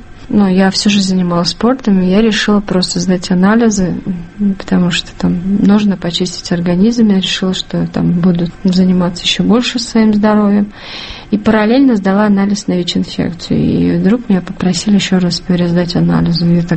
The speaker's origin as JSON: {"language": "Russian", "region": "Chuvashia", "country": "Russia", "tie": "born or raised there", "said": "Я сама родом из Чувашии."}